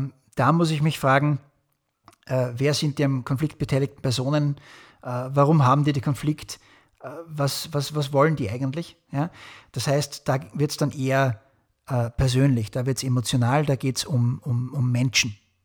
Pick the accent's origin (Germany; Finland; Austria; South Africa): Austria; St. Pölten, Lower Austria; accent: Lower Austrian dialect; ich bin aus St. Pölten in der Nähe von Wien in Österreich, wird mein niederösterreichischer Dialekt manchmal ein bisschen durchkommen.